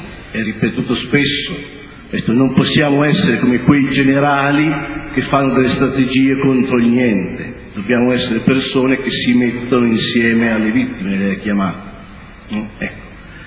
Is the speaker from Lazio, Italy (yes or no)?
no; Sasso Marconi, Emilia-Romagna, Italy; vengo da Sasso Marconi.